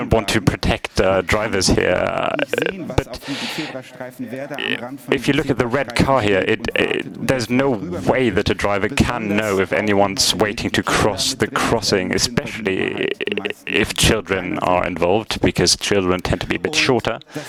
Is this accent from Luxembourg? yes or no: yes; Luxembourg; We are the Center for Urban Justice. We're from Luxembourg.